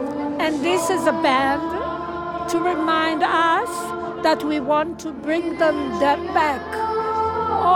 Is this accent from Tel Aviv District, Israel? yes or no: yes; Tel Aviv, Tel Aviv District, Israel; From Tel Aviv.